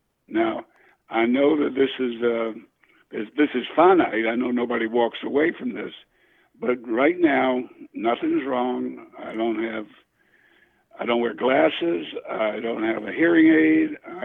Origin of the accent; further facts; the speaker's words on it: Savannah, Georgia, United States; Anyhow, I grew up in Savannah. My mother and father from Savannah. Both sets of my grandparents were born in Savannah. So we've been there a long time.